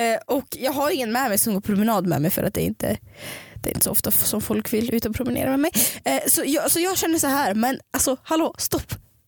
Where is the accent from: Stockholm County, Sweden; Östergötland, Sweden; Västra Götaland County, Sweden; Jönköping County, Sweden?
Stockholm County, Sweden; Stockholm; Och hon behövde inte veta att jag var från Stockholm.